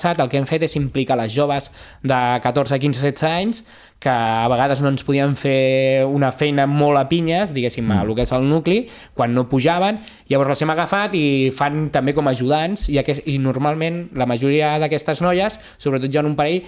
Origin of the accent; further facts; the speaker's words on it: Castelldefels, Catalonia, Spain; jo soc de Castelldefels, i quan vaig venir aquí anava i tornava a Castelldefels a fer castells.